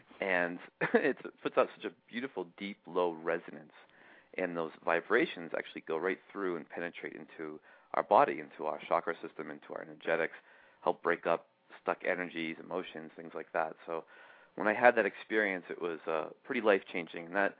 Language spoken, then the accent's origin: English; New England, United States; now in Sedona, United States; But, yeah, I grew up over in New England, and then I ended up coming out to Sedona as a pilgrimage.